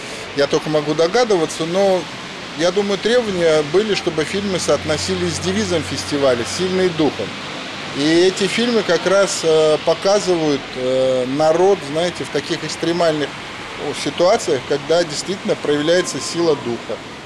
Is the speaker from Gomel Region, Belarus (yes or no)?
no; Minsk, Belarus; Ну, я сам из Минска